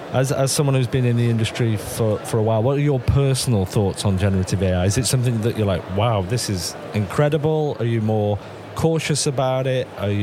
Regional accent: England, United Kingdom; now in Canada; I'm from England originally. I live in Canada.

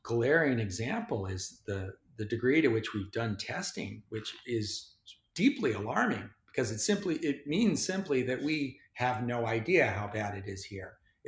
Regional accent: Montana, United States; My home state of Montana, they announced yesterday or the day before, all universities have been shut.

